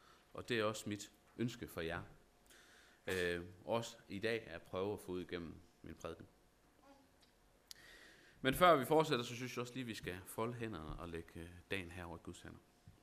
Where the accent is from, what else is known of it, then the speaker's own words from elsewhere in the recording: Esbjerg, Region of Southern Denmark, Denmark; Jeg er 30 år gammel. Jeg er født og opvokset lidt uden for Esbjerg.